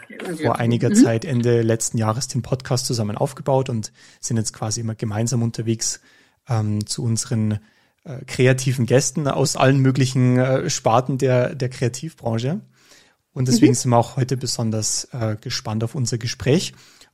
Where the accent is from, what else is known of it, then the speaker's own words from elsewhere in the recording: Bavaria, Germany; accent: Bavarian; Und ich hoffe, Sie verstehen unseren leicht bayerischen Dialekt.